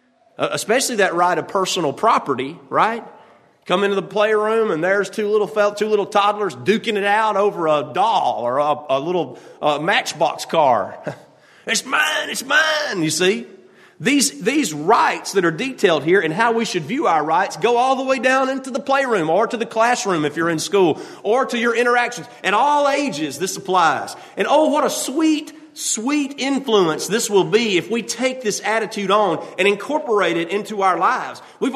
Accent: United States; I'm an American. I demand respect.

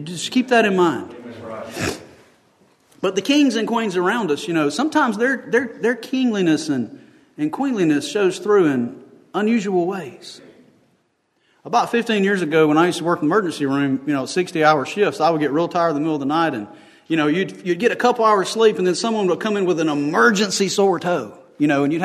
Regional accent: United States; I don't care who's king in England because I'm an American.

